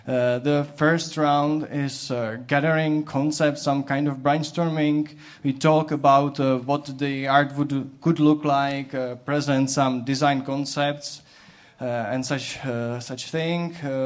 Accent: Czechia; English is a second language; I'm from Czech Republic.

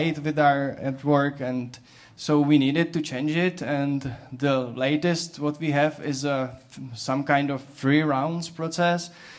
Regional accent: Czechia; English is a second language; I'm from Czech Republic.

